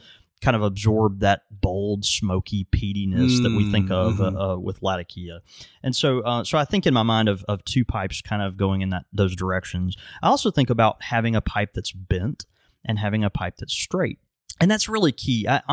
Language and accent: English; Mississippi, United States; I am from Mississippi, so math doesn't come naturally.